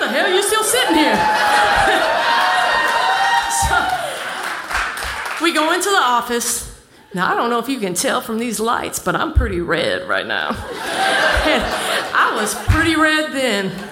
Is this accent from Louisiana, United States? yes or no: yes; New Orleans, Louisiana, United States; I grew up in New Orleans. I'm 8 years old. I'm walking down Bourbon Street to go to my mom's club that she ran